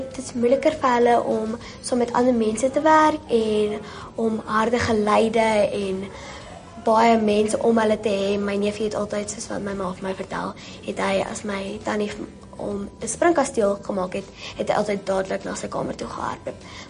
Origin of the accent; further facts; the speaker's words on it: Bloemfontein, Free State, South Africa; Ek is 11 jaar oud en ek is net hier van Bloemfontein af en ek gaan skool by Oranje Meisieskool.